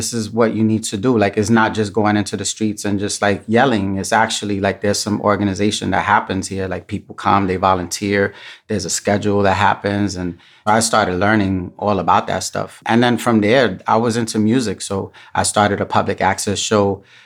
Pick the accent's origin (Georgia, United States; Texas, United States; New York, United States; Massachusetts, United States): New York, United States; New York City; Born Lower East Side. Yep. I'm a New Yorker. So my parents are from Puerto Rico. I was born here in the Lower East Side. My parents are from Santurce and Camuy.